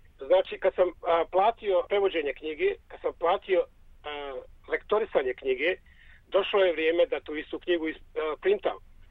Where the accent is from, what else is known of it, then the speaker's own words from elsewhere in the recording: Bosnia & Herzegovina; pripremili smo slide show nekih sjećanja na moj zavičaj, na logor i na samu izgled ćelije. Tako da ćemo imati jednu prezentaciju kratkih dijelova iz mog života u bivšoj Jugoslaviji, današnjoj Bosni i Hercegovini